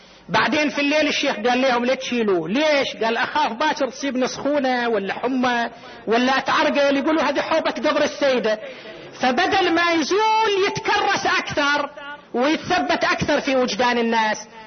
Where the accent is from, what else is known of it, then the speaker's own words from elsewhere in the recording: Qatif, Eastern Province, Saudi Arabia; وينقل هنا عندنا في القطيف